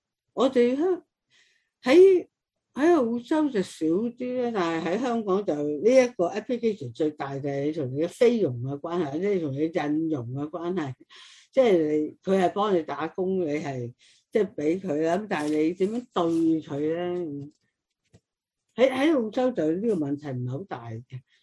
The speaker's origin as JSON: {"language": "Cantonese", "country": "China", "said": "咁你你我哋中國人都有嘅，譬如可以賣身嘅"}